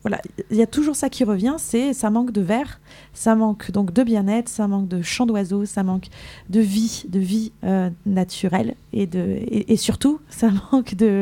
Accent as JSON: {"language": "French", "town": "Mandelieu-la-Napoule", "region": "Provence-Alpes-Côte d'Azur", "country": "France", "tie": "born or raised there", "said": "moi j'ai grandi à Mandelieu-la-Napoule et c'est vrai que là-bas c'est une sorte de petit village, quoi. Enfin c'est une ville-village et il y a la nature qui est autour"}